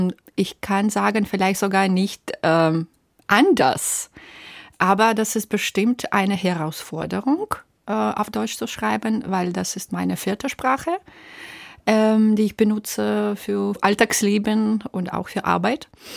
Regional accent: Belarus; Und als Kind, ich bin zweisprachig aufgewachsen, wie meistens Belarusinnen.

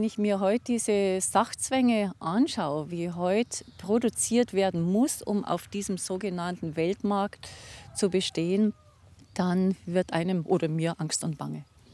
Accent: Bavaria, Germany; Ich stamme nicht aus einer Landwirtschaft, aber mein Vater stammt aus einer Landwirtschaft. Und ich war in meiner Kindheit viel auf Bauernhöfen unterwegs. Also in Niederbayern auf dem Hof, damals in die 70er Jahre

